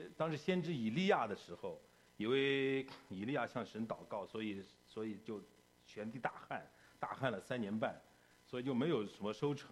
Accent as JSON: {"language": "Chinese", "region": "North China", "country": "China", "tie": "born or raised there", "said": "那我从小我是在农村长大的，那在我们北方的农村，我不知道南方的农村怎么样"}